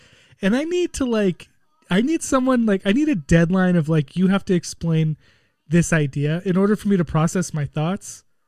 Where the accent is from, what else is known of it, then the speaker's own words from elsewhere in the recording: California, United States; I'm from Northern California.